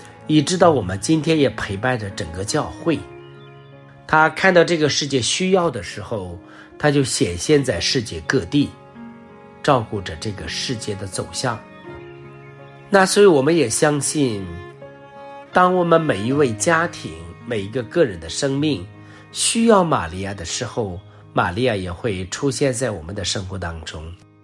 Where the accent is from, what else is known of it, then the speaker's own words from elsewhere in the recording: China; 我们中国人对圣母的敬礼确实有极大的热情